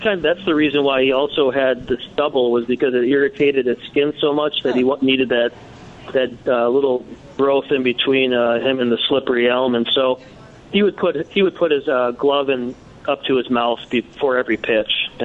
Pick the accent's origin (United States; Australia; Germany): United States; Eau Claire, Wisconsin; I grew up in Eau Claire, Wisconsin, about 60 miles from Clear Lake, where Burley was from.